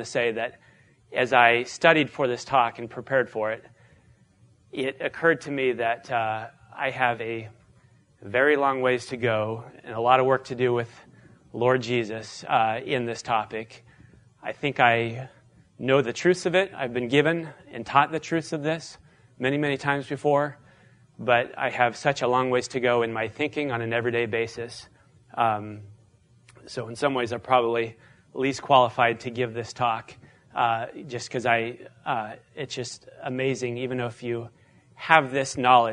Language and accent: English; Phoenix, Arizona, United States; But I'm actually originally from Phoenix, was born and raised there, and that's where, after college, went back home to Arizona, and that's where we flew in from today.